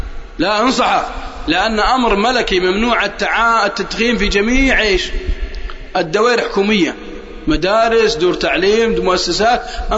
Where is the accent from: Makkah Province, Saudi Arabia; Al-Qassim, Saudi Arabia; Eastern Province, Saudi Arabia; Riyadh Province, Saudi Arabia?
Al-Qassim, Saudi Arabia; والله أني أعرف ناس عندنا في القصيم